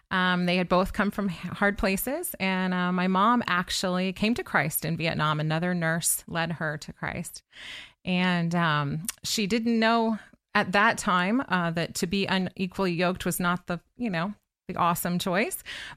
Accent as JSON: {"language": "English", "town": "Brooksville", "region": "Florida", "country": "United States", "tie": "born or raised there", "said": "Well, my husband, who grew up here, would say I grew up in the sticks. I'm not sure that's a fair assessment of it, but it was a little bit more country life than Orlando is."}